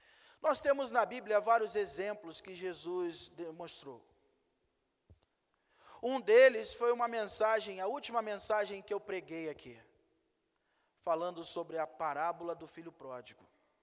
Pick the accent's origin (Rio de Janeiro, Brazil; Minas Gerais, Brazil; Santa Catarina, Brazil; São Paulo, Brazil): Rio de Janeiro, Brazil; assim como muitos cariocas, e eu venho do Rio de Janeiro